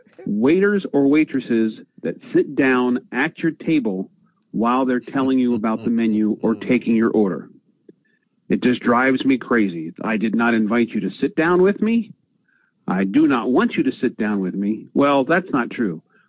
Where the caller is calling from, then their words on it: Smiths Grove, Kentucky, United States; I'm calling from Smiths Grove, Kentucky, the soon-to-be home of the newest Buc-ee's in Kentucky.